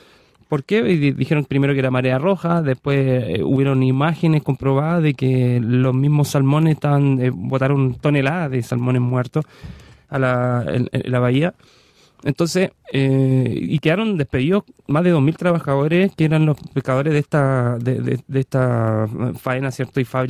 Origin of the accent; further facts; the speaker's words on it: Viña del Mar, Valparaíso, Chile; En los 90, yo soy de Viña, entonces recordarán algunas personas